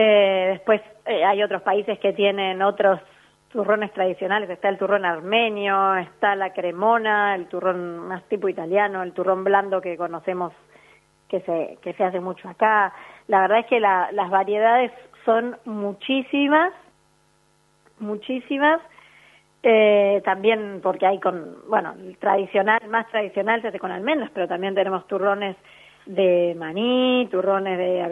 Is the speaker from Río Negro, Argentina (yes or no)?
yes; Bariloche, Río Negro, Argentina; yo soy oriunda de Bariloche